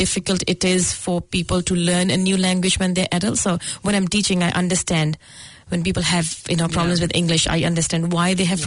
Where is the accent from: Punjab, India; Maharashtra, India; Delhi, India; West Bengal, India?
Punjab, India; Guraya; In Punjab, I was born in a small town, Guraya, which is close to one of the big cities, Jalandhar.